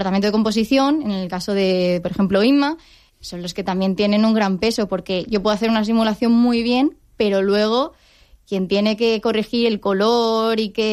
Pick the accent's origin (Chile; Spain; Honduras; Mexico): Spain; Paiporta, Valencian Community; aquí en Valencia, sí, en Paiporta, que soy de Paiporta.